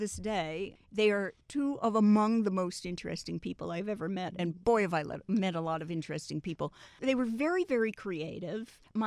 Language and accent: English; New York City, New York, United States; moved away; up in New York City. Then I moved to New Mexico.